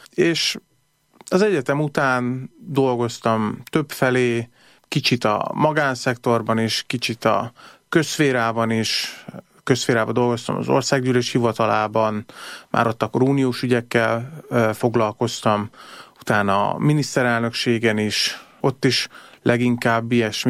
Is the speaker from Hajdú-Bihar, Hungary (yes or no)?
yes; Debrecen, Hajdú-Bihar, Hungary; Én egy debreceni családból származom alapvetően.